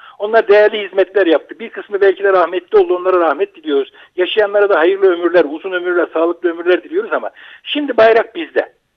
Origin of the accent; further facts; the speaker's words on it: Tarsus, Mersin, Turkey; ben kendi memleketimde söyleyeyim, Tarsusluyum. Ama Almanya'da çalışıyorum. Doğduğum yerdeyim yani, doğduğum yerde evet.